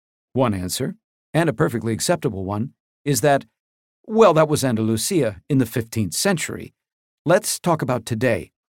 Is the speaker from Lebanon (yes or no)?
yes; Lebanon; first language Arabic; English is a second language; Given that Arabic is my mother tongue and that I'm from Lebanon, it takes longer to delegitimize me.